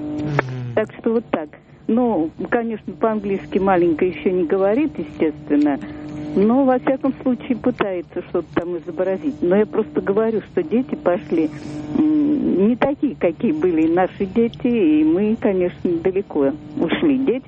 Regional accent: Moscow, Russia; я из Москвы.

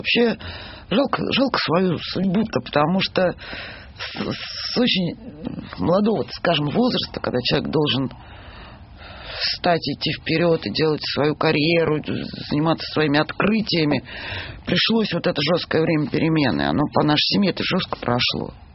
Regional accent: Moscow, Russia; Несмотря на то, что я москвичка коренная, это мой город, это моя страна.

